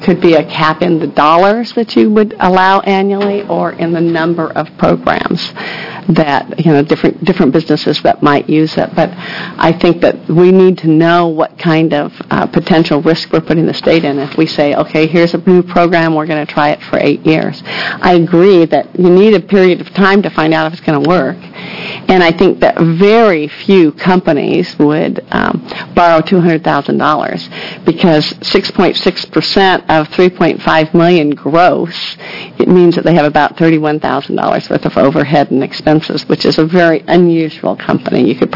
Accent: Oregon, United States; So I'm from Washington County, where there are a whole lot of people who are probably going to be trying to start businesses in the next few years

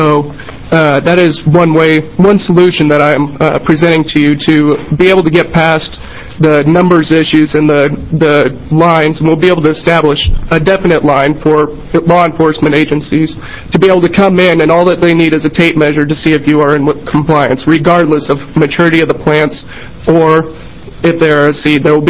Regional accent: Eugene, Oregon, United States; I'm from Eugene.

